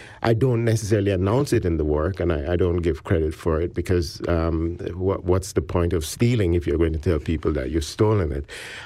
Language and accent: English; Jamaica; also born or lived in Ghana / United States / Canada; I was born in Ghana, in Africa, I grew up in Jamaica, I've lived in the U.S., and I've lived in Canada.